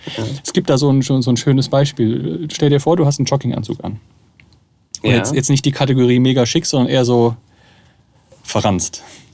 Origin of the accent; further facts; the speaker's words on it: Mannheim, Baden-Württemberg, Germany; Als Mannheimer darf man öffentlich nicht sagen, dass man Ludwigshafen mag.